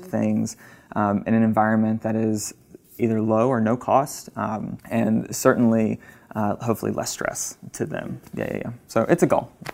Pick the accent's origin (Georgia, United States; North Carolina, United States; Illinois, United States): North Carolina, United States; High Point; I've lived in North Carolina my whole life. I think it's 28 years strong, in North Carolina. So I grew up in the High Point area.